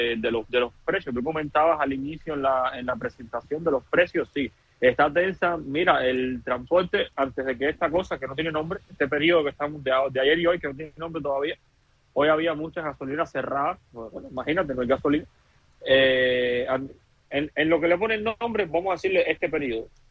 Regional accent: Cuba; Bueno, como economista y como cubano lo que veo es lo mismo

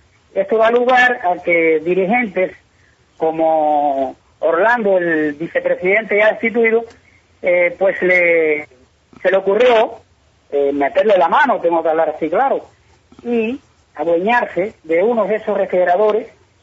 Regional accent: San Germán, Holguín, Cuba; Sí se conocen en mi pueblo, en San Germán. Sí, todo el mundo conoce de ese caso porque es un pueblo pequeño

